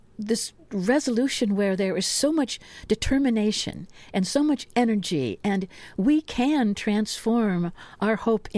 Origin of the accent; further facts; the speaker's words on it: Ohio, United States; now in Oregon, United States; very near Cleveland, very near the Cuyahoga River, which periodically caught on fire from oil spills. So I'm very happy to be in Oregon.